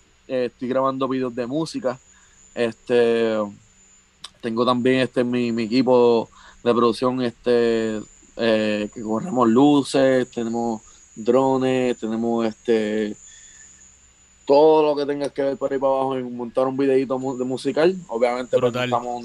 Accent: Puerto Rico; O sea, como somos los otros puertorriqueños.

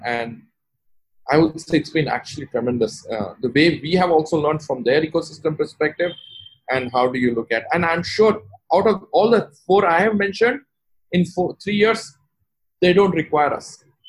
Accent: Togo; And I am from Togo.

